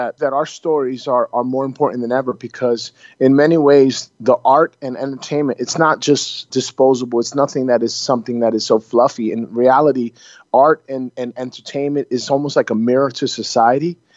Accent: East Coast, United States; I grew up in the U.S. I grew up on the East Coast. I'm 100% Puerto Rican and I'm 100% American.

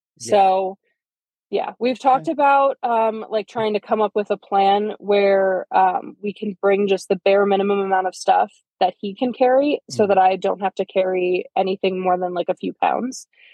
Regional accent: Philadelphia, Pennsylvania, United States; So, I mean, I grew up in Philadelphia, but we drove out to the Grand Canyon at one point and we hit Tahoe on the way.

